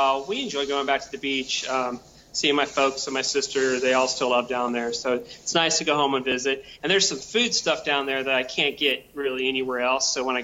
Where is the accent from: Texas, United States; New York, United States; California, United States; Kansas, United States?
Texas, United States; Corpus Christi; A city called Corpus Christi on the coast of Texas. Was born and raised down there, and moved around a bit, but that's where I spend most of my time.